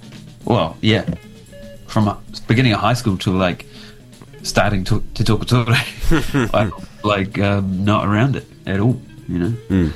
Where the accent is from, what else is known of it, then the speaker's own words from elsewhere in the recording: Hawke's Bay, New Zealand; And I think our next show is Boxing Day back home in Hawke's Bay. We're all from Hawke's Bay, so we'll be at home Boxing Day Festival in Hawke's Bay.